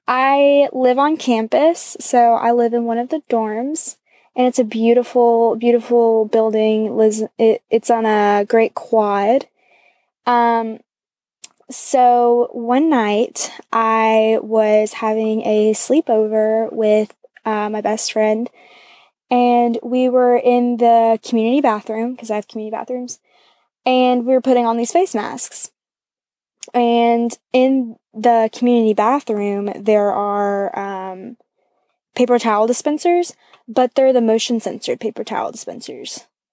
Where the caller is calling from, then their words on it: Athens, Georgia, United States; I'm calling from Athens, Georgia.